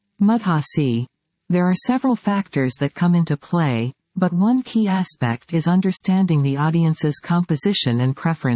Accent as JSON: {"language": "English", "region": "Eastern Region", "country": "Uganda", "tie": "born there", "said": "I was born in Eastern Uganda, specifically in Luka District, to a teacher. I come from a Christian family and grew up in the Anglican faith. However, later on, I became a Pentecostal"}